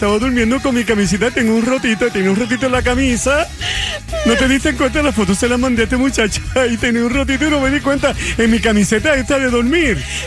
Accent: Puerto Rico; Ahora somos los Avengers boricuas.

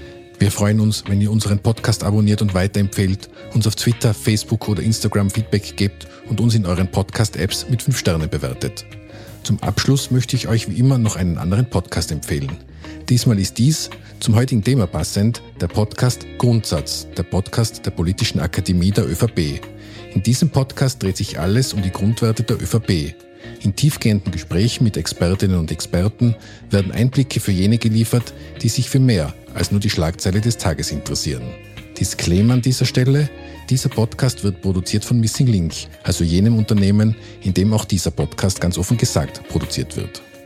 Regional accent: Tyrol, Austria; Als Tiroler waren wir immer froh, wenn einmal die Leute nach Salzburg geschaut haben.

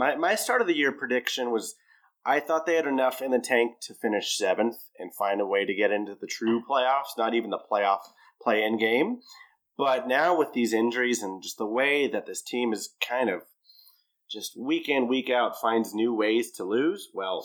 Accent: Ireland; I am, as my name suggests, I am quite Irish.

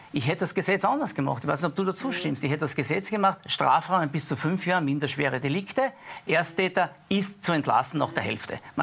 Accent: Austria; das ist eine unterschiedliche Rechtsprechung bei uns in Österreich

